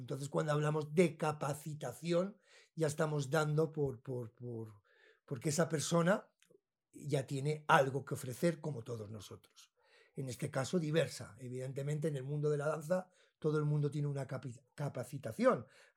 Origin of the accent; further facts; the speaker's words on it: Madrid, Community of Madrid, Spain; now in Bogotá, Colombia; soy español, soy de Madrid, llevo un año y medio en Bogotá.